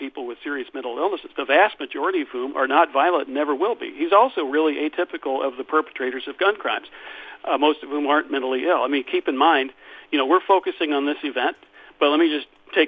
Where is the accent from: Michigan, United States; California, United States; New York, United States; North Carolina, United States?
North Carolina, United States; Chapel Hill; We had an incident here in Chapel Hill, my hometown